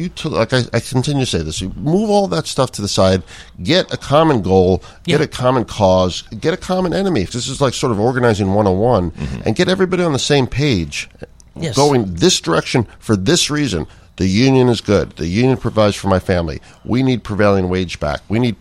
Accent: New York City, New York, United States; now in Chicago, United States; anybody that knows me, I'm from New York City. I'm liberal as liberal can be.

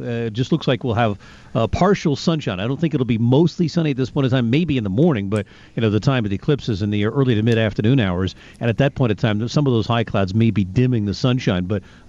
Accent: Connecticut, United States; back when I was growing up in Connecticut.

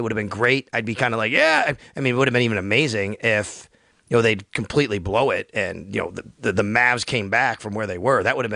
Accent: Buffalo, New York, United States; I'm also from Buffalo, Boston.

